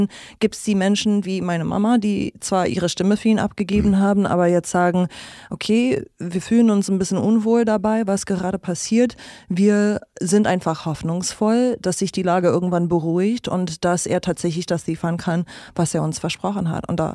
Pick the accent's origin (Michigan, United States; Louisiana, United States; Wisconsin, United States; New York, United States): New York, United States; German is a second language; now in Berlin, Germany; ich bin Amerikanerin, komme aus dem Bundesstaat New York und ich lebe seit 18 Jahren hier in Berlin.